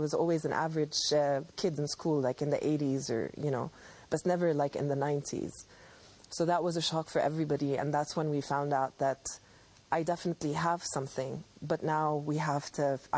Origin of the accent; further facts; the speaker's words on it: Amman, Amman Governorate, Jordan; And I grew up in Amman, and there was only one art school in the entire city.